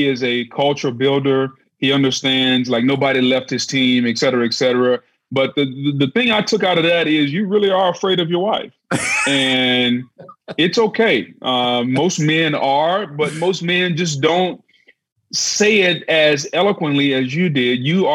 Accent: Louisiana, United States; I grew up, I was a kid from Louisiana who knew about Notre Dame and the gold helmets.

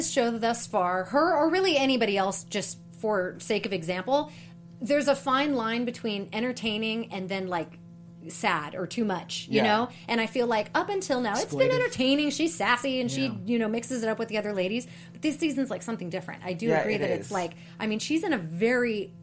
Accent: California, United States; Yes, and to me, like, I'm from Orange County.

